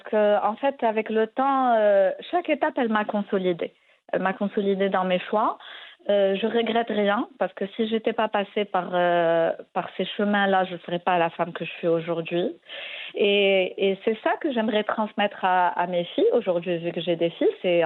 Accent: Tangier, Tanger-Tetouan-Al Hoceima, Morocco; quand j'ai pris la route pour aller les voir à Tanger, parce que j'ai grandi à Tanger

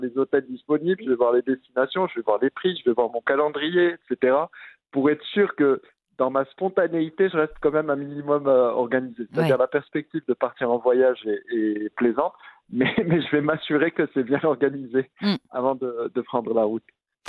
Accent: Morocco; moved away as an adult; Ça fait 10 ans que j'ai quitté le Maroc, Donc en fait, c'est assez inhabituel parce que j'ai quitté le Maroc assez tardivement. J'avais déjà 33 ans.

